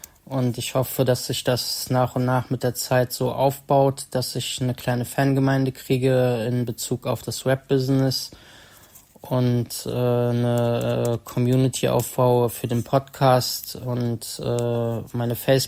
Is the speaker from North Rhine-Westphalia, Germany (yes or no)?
yes; Bonn, North Rhine-Westphalia, Germany; hier in Bonn, in meiner Heimatstadt